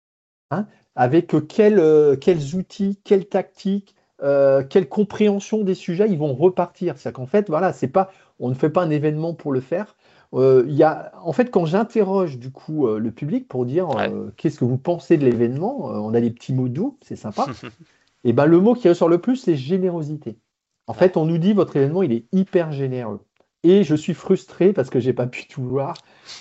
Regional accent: Brittany, France; puisqu'on est breton, on est dans le Grand Ouest.

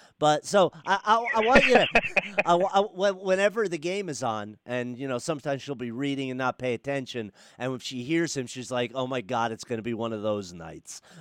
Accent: New Jersey, United States; And even though I'm from Jersey, I've been a lifelong fan.

